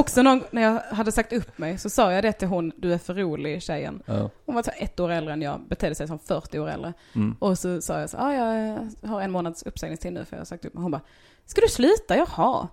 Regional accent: Bjärnum, Skåne, Sweden; also born or lived in Hässleholm; Men jag växte upp i Bjärnum och Hässleholm och sådär. Och jag jobbade ju flera år i Hässleholm.

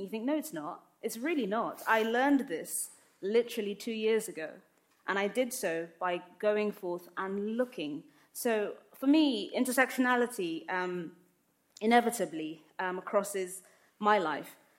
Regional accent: London, United Kingdom; also born or lived in Lagos, Nigeria; I grew up in London and in Lagos, in Nigeria. My family is Muslim. I'm clearly a black woman. I'm clearly of African descent. … so it's pretty African.

